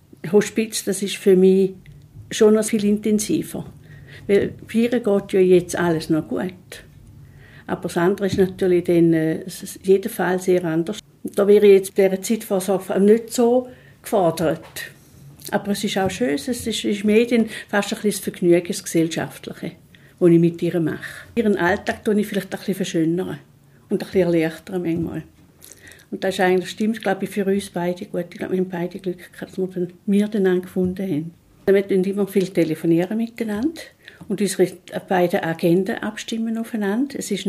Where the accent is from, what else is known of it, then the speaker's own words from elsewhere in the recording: St. Gallen, Switzerland; Und wir sind beide St. Galler, wir kennen die gleichen Leute, wir kennen die gleichen Orte